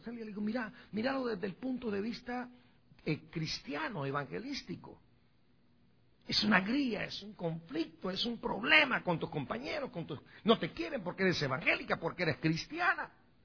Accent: El Progreso, Guatemala; Yo viajaba mucho y frecuentaba mucho el cementerio allá en Guatemala. Cada vez que yo iba a mi pueblo en El Progreso

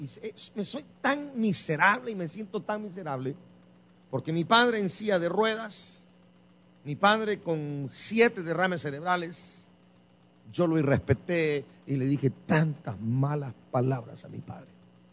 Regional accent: Guatemala; born there; yo llevo sangre en mis venas de Honduras. Y se alegran los hondureños, pero nací en Guatemala

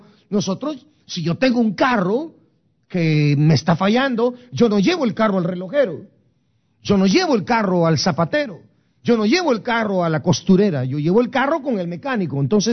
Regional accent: Guatemala; moved away; Yo me vine igual que ustedes, muchachos, de Guatemala. El 13 de febrero de 1982 yo me vine para acá, de migrante igual que ustedes.

